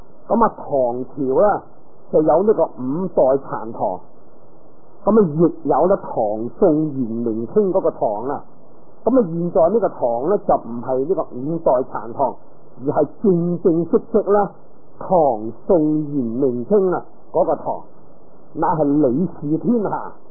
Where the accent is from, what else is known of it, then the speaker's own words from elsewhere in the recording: China; 咁啊，既然系梵文啊，我哋当然就唔识啦，我哋系中国人啊。